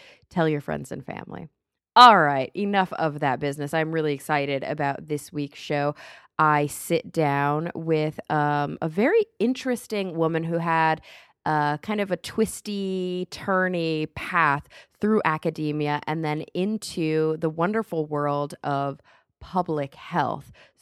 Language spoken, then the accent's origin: English; the South, United States; I'm from the South, a niche group.